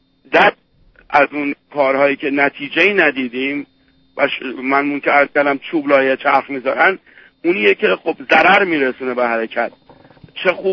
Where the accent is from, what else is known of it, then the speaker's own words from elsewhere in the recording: Iran; now in Los Angeles, United States; من به عنوان یک ایرانی که در امریکا در لس آنجلس دارم زندگی میکنم